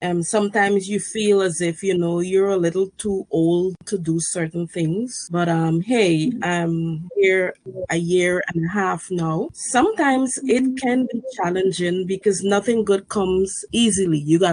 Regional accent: Guyana; born there; I was born in the land of many waters, which is the beautiful country of Republic of Guyana. Presently, I am living in the sunshine, friendly island of St. Martin for over 20 years.

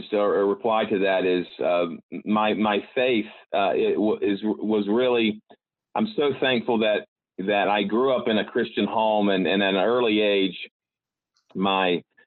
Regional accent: Greenville, South Carolina, United States; also born or lived in St. Louis; And so, yeah, I'm from the Greenville, South Carolina area. I grew up there, and from there I went on to make a home out in St. Louis, Missouri through my college days and playing college baseball.

